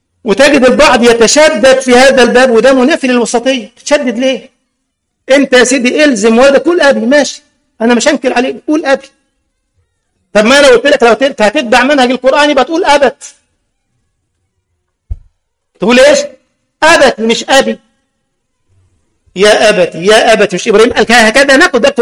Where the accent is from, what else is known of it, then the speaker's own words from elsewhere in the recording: Egypt; زي صاحبنا عندنا في مصر كده